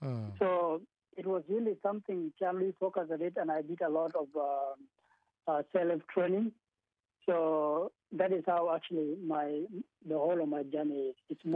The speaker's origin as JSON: {"language": "English", "country": "Uganda", "tie": "born or raised there", "said": "And I grew up a lot in Uganda in the refugee camp."}